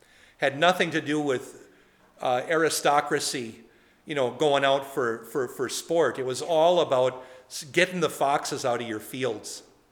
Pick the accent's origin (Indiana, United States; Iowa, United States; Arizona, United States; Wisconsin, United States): Wisconsin, United States; Poynette; Back in my hometown of Poinette, they also herd buffalo in small numbers.